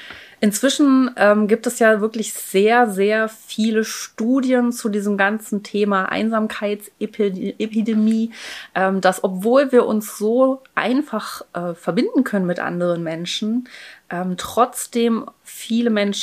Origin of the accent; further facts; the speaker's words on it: Berlin, Germany; also born or lived in Halle; Ich komme ja ganz, ganz ursprünglich aus Berlin. Ich bin zwar in Berlin geboren, habe dann ein paar Jahre in Halle gelebt, habe ich nicht mitbekommen, da war ich erst 3 dann, als wir wieder zurückgezogen sind nach Berlin. Meine ganze Familie ist eigentlich aus Berlin